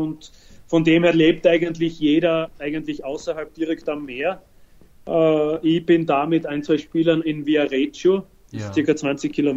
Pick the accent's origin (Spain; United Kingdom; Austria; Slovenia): Austria; now in Italy